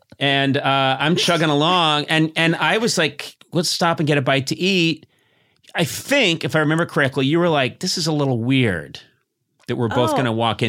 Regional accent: Boston, Massachusetts, United States; accent: Boston; My Boston accent, you know, I had moved away, and I don't think I ever had a really strong Boston accent

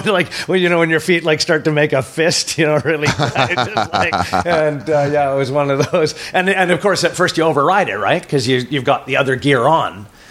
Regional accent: Alberta, Canada; what minus 40 is like, growing up in Alberta

